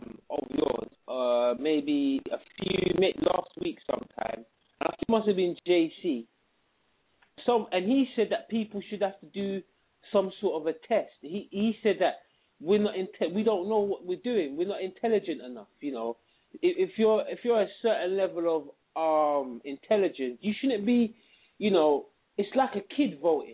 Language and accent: English; London, United Kingdom; I said, I was born in England. I was from England, innit? I'm from London. They say, no, what is it? Where was you? Where are you from? I said, I'm from Britain. They say, where are you from? No, where are you from? I said, oh, my family are from Jamaica. My grandparents